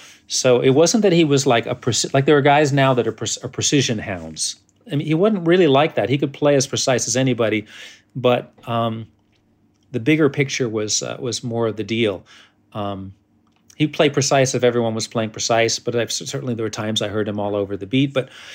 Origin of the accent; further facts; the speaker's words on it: New York, United States; as a New Yorker trying to play bluegrass and like trying to do it right.